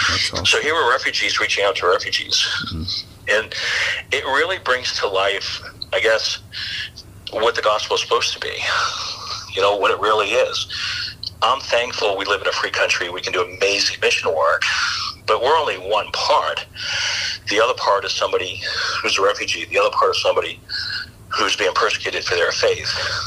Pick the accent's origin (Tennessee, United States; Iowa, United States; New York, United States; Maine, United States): Maine, United States; my hometown of Maine, where I grew up.